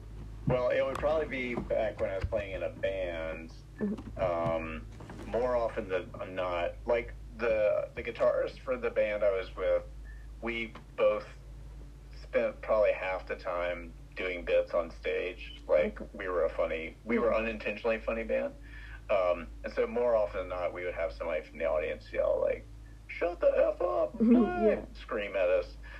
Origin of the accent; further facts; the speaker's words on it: North Carolina, United States; I grew up in North Carolina, so it was, there was not where I grew up and where I performed, it wasn't so much redneck